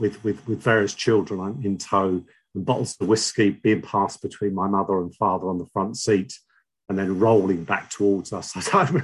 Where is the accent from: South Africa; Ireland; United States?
Ireland; Dublin, Leinster; born there; I was born in Dublin in Ireland in 1954.